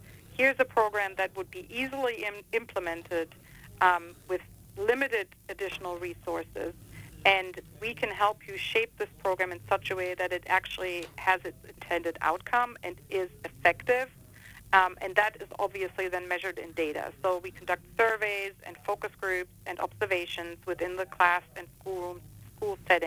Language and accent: English; Germany; Oh, I was born and raised in Germany. I'm half Scottish and half German.